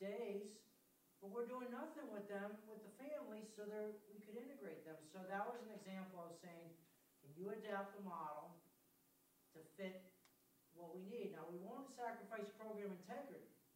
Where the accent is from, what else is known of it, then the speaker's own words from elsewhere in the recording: Chicago, Illinois, United States; I'm from Chicago, so I should know this.